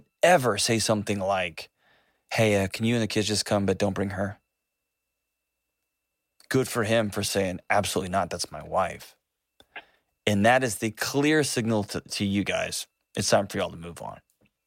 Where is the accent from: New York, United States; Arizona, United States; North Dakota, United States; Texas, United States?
Texas, United States; I'm from Texas. 4 hours is your next door neighbor, right?